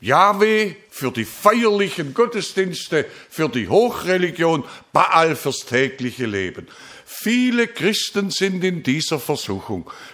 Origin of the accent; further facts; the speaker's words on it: Baden-Württemberg, Germany; Bei uns in Württemberg habe ich das für absolut unmöglich gehalten.